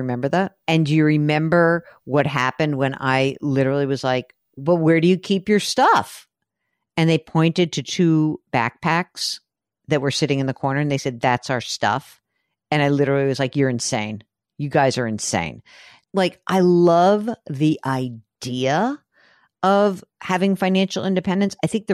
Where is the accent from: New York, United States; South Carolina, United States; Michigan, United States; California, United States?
New York, United States; Come on, wait. We're New Yorkers. We want to hear.